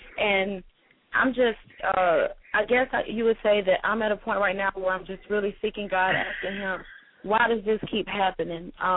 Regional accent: Pinehurst, North Carolina, United States; I'm from Pinehurst, North Carolina.

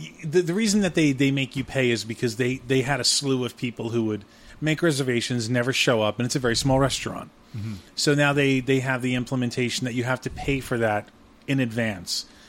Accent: New York, United States; I mean, I don't know if we would think it was chilly because, you know, we're from New York.

